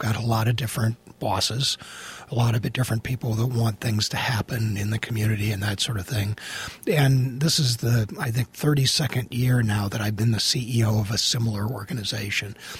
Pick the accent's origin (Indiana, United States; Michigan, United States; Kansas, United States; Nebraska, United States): Nebraska, United States; Omaha; I grew up in Omaha, so I'm a Midwestern kid.